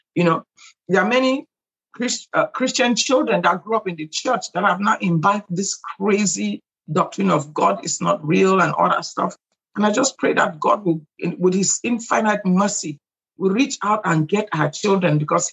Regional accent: Cameroon; moved away as an adult; also born or lived in Nigeria; now in United States; I grew up in Cameroon, Central Africa. I went to medical school in Nigeria.

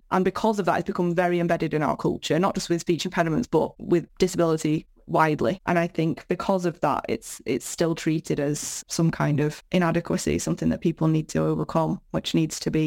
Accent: Manchester, North West England, United Kingdom; accent: Manchester; because I'm quite proud of my Manchester accent

